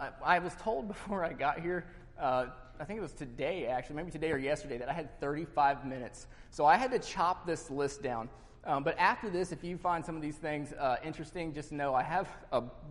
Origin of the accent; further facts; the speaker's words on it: Colorado, United States; look, we grew up outside of Denver. Like, this is a totally different culture down there.